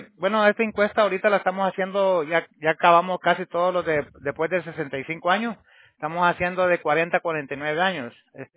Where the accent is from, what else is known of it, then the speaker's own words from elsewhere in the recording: El Salvador; accent: Latino; Latino. Soy originalmente de El Salvador